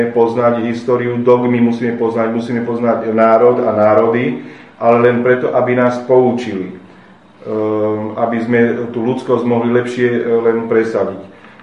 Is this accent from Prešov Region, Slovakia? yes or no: no; Bratislava, Bratislava Region, Slovakia; born there; A to, že som sa narodil na Slovensku a v Bratislave, ovplyvňuje moje vedomie.